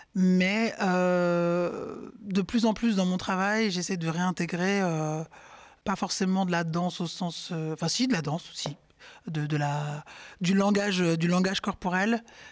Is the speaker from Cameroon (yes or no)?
yes; Cameroon; Sur ma carte d'identité, je suis française, mais je suis née au Cameroun et j'y ai grandi.